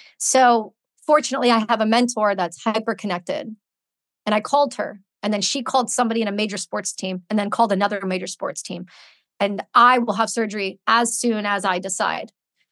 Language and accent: English; Canada; because I'm Canadian